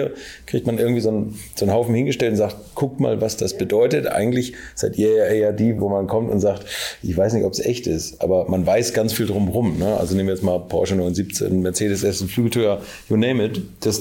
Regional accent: Hamburg, Germany; Ich komme aus Hamburg

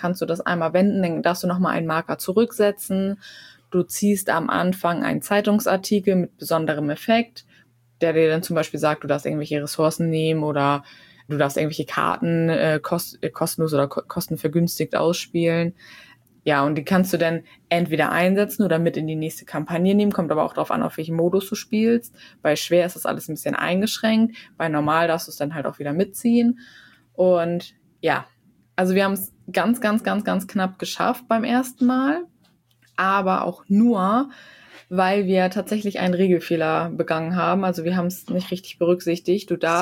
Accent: Kiel, Schleswig-Holstein, Germany; Quasi in meiner Heimat, sozusagen.

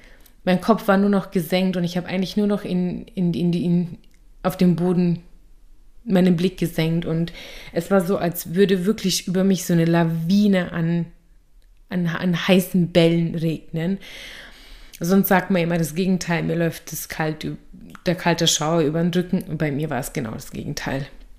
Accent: Bavaria, Germany; now in Austria; Deutsch-Türkin und lebe momentan im wunderschönen Oberösterreich. Also ich bin selber ursprünglich aus Bayern, ich weiß, man hört es mir nicht an. Und lebe seit circa 4,5 Jahren hier in Österreich. Mich hat die Liebe hierher verschlagen.

